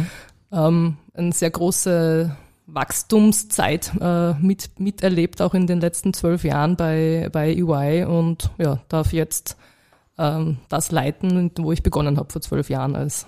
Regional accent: Salzburg, Austria; also born or lived in Linz / Vienna; ich komme ursprünglich aus Salzburg, habe in Linz sogar studiert und bin dann genau zum Berufseinstieg nach Wien gekommen. Habe die ersten 6, 7 Berufsjahre nur in Wien verbracht

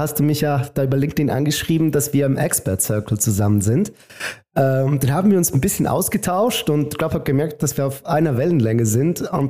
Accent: Italy; now in Switzerland; Ich sage immer Blutitaliener und Papierschweizer. Das ist so, genau, ich komme aus Italien ursprünglich, also auch meine ganze Eltern, meine Eltern, meine Großeltern, Verwandtschaft, das sind alle Italiener von Blut her, von der Herkunft

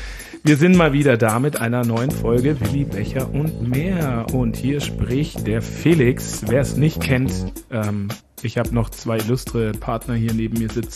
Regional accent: Munich, Bavaria, Germany; ich komme ja aus München.

